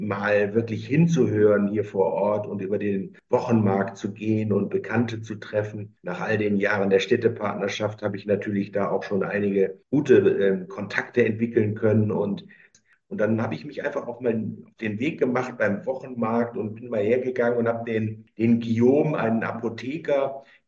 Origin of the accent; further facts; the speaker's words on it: Wermelskirchen, North Rhine-Westphalia, Germany; Wermelskirchen. Das ist meine Heimatstadt. Da komme ich her, aus Nordrhein-Westfalen.